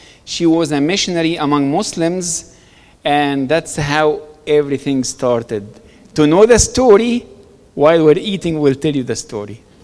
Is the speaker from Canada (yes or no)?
no; Egypt; I was born and raised in Egypt.